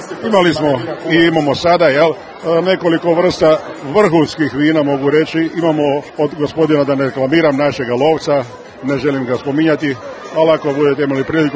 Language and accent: Croatian; Jastrebarsko, Zagreb County, Croatia; I drago nam je da se to održava baš tu kod nas u Jaski